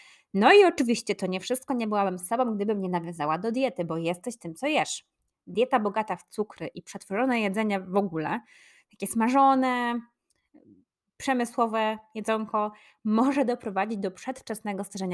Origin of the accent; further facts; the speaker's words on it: Poznań, Greater Poland Voivodeship, Poland; Ja się wychowałam na ratajskim osiedlu w Poznaniu i tam można spotkać dużo takich ludzi, którzy mają hobby stania pod sklepem i spożywania trunków różnego rodzaju.